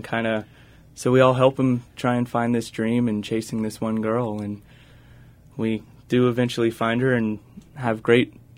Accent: LaGrange, North Carolina, United States; I grew up in LaGrange, North Carolina

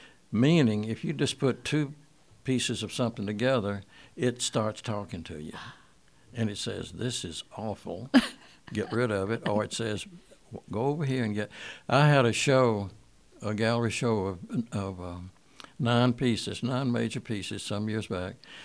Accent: the South, United States; Well, that comes from being growing up in the South.

